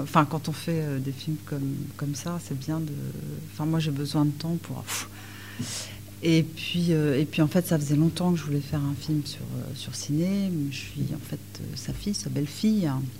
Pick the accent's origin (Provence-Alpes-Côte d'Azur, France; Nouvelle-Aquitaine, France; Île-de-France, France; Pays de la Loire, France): Île-de-France, France; Paris; comme je suis parisienne, Fresnes, c'était plus simple.